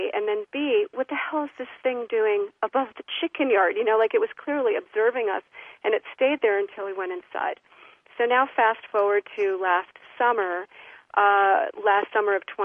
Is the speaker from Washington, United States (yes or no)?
yes; Seattle, Washington, United States; And so I'm from the Seattle area, and I am an author and a teacher and a spellbreaker, I call myself.